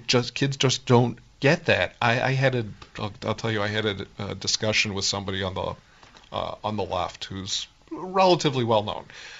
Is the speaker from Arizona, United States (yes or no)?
yes; Phoenix, Arizona, United States; I grew up in Phoenix, Arizona.